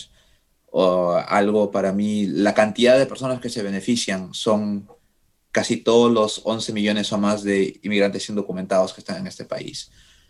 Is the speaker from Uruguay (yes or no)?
no; Peru; Yo soy peruano. Yo tendría que, si hago este proceso, tendría que irme a Lima para la entrevista.